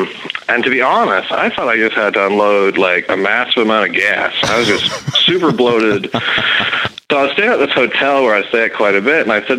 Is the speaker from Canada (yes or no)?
yes; Canada; I'm from Canada